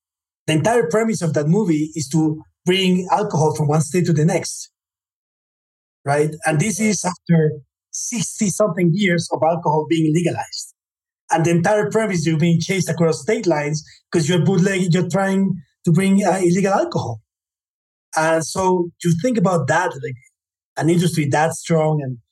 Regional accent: United States; born there; I was born in the United States, by the way.

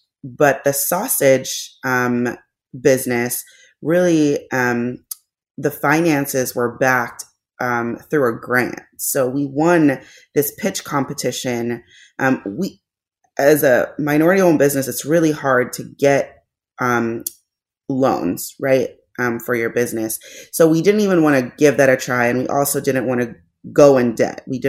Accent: Los Angeles, California, United States; now in St. Louis, United States; We're transplants to St. Louis. We're from Los Angeles.

